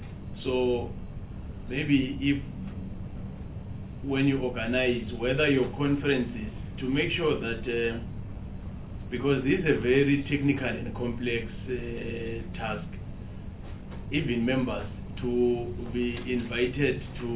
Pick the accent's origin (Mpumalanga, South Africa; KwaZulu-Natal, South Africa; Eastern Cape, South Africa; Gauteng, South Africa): Mpumalanga, South Africa; Like I'm coming from Mpumalanga, where the house that represents interests of province.